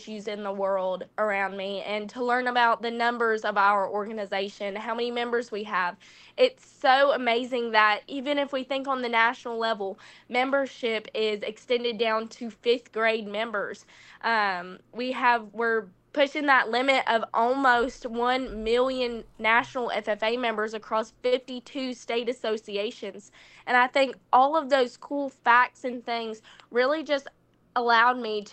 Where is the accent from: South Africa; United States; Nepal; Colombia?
United States; Mumford, Tennessee; I'm from West Tennessee, a little small town called Mumford. I've lived there my entire life, and really growing up in the same house, on the same street, in the same neighborhood